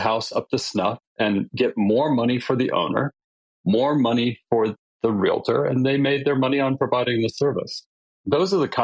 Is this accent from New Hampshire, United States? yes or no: no; California, United States; You know, I'm from California, so this is going to sound a little bit of fruity nutty